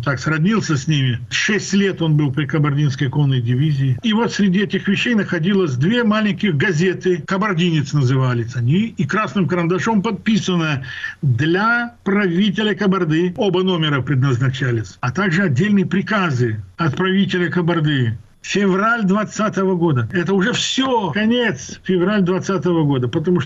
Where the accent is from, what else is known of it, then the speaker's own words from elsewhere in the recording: Nalchik, Kabardino-Balkaria, Russia; Вы откуда? Я говорю, я из Нальчика.